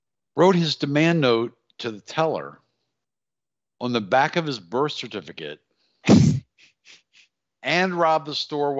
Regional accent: Brooklyn, New York, United States; I'm from Brooklyn. I can make you a pan of Tony.

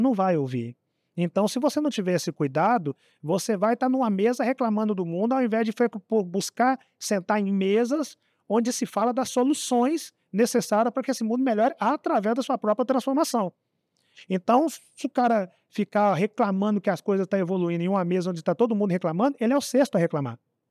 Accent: Pitanguinha, Brazil; born there; Eu nasci em Pitanguinha, uma cidade de 25 mil pessoas, e quando eu surgi aos olhos da grande multidão, eu estava no Rio de Janeiro.

